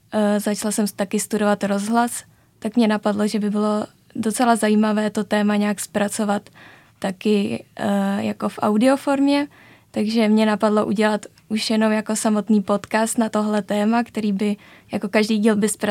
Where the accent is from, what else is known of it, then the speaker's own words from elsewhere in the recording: Strančice, Central Bohemian Region, Czechia; já jsem právě ze Strančic, což je vesnice, která je 2 stanice vlakem od Říčan. Takže já jsem vlastně do Říčan chodila 8 let na gymnázium